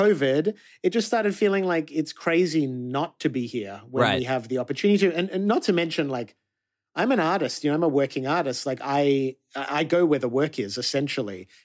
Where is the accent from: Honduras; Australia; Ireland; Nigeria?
Australia; moved away as an adult; now in United States; Well, you know, I'm Australian, mm-hmm. and I've lived in the US for the most part since probably 96 when I finished high school.